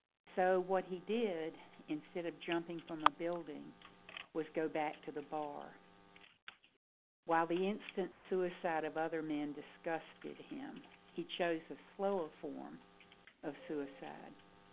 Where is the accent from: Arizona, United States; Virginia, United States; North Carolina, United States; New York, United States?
North Carolina, United States; I'm from North Carolina.